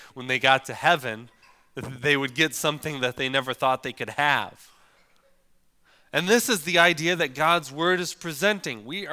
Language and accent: English; Vassar, Michigan, United States; Where I grew up in Vassar, their high school, their mascot was the Vulcans.